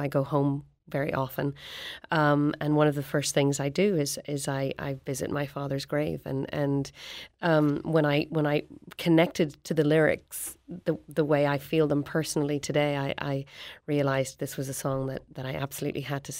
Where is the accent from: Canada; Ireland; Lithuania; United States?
Ireland; growing up in Ireland, even as a singer, I refused to sing that song.